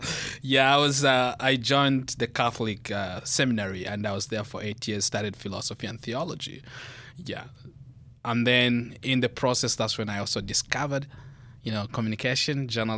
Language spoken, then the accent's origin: English; Solwezi, North-Western Province, Zambia; I grew up in a small town, the then small town called Solwezi. It's in the northwestern part of Zambia. Zambia, located in the south central of Africa.